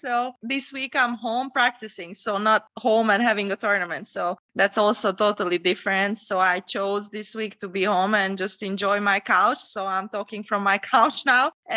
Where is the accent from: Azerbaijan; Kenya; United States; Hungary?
Hungary; I grew up not in Budapest, but in a small city.